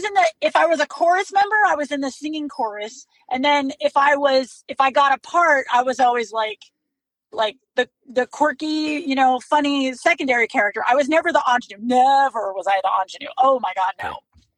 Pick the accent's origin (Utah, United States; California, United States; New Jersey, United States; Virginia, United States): California, United States; Hacienda Heights; I was born outside of Los Angeles, California, in a town called Hacienda Heights. So just kind of the suburbs, kind of almost North Orange County, San Gabriel Valley area. So I grew up there most of my life